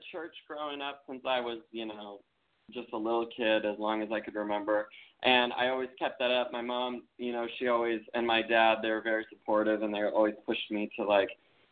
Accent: Minnesota, United States; moved away as an adult; now in Los Angeles, United States; When I was growing up in Minnesota, I actually wasn't out.

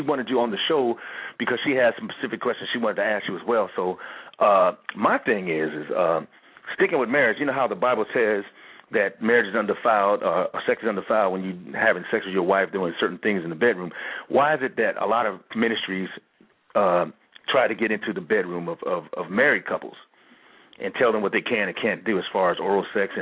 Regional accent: Kansas City, United States; As you know, I'm from Kansas City as well, and we're broadcasting from Kansas City.

